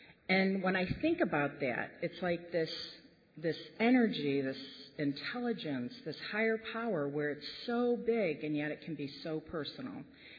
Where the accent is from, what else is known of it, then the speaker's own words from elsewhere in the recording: New York, United States; in moving back to my hometown, I have actually been able to heal things from my childhood. Just things with my parents or just, you know, being that selfish, self-centered kid growing up, quite honestly. And that's a gift. But part of the thing, you know, wintertime in New York, upstate New York